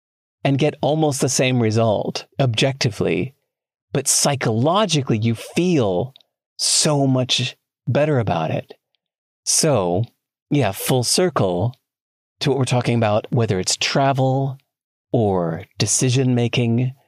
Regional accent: Chicago, Illinois, United States; I grew up in Chicago. I'm looking at dolphins.

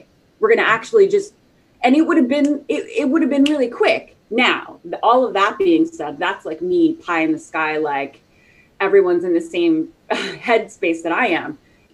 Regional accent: the South, United States; and I grew up like in the South.

